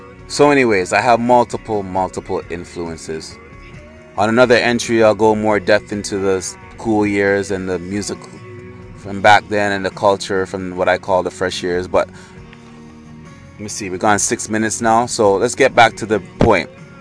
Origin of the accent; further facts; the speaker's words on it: Toronto, Ontario, Canada; born there; of being of Jamaican background, Jamaican descent, though I am born in Canada. But Toronto, T.O, has a huge population of Jamaican immigrants. I'm second generation, my parents are those from the first generation.